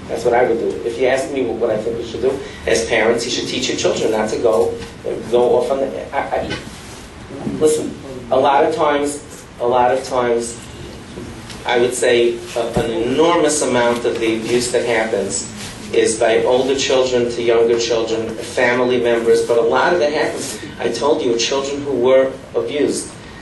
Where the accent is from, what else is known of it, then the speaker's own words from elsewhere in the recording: Muncie, Indiana, United States; In Muncie, my hometown of Muncie, kids are still hitching from the ages of 9, 10 years old.